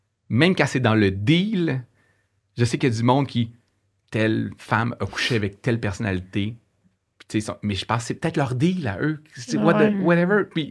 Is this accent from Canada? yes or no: yes; Jonquière, Quebec, Canada; Je viens du Saguenay. Je viens de Jonquière.